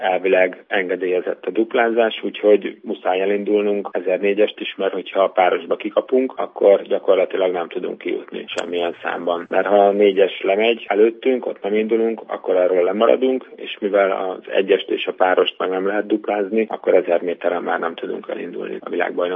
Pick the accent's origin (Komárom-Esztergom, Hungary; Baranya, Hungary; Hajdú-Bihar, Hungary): Komárom-Esztergom, Hungary; Esztergom; mivel én esztergomi vagyok